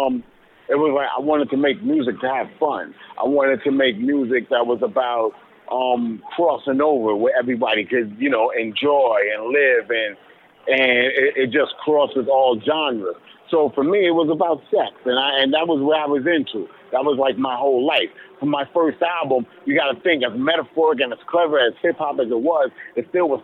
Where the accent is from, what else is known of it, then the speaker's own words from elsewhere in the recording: New York City, New York, United States; I was from New York City.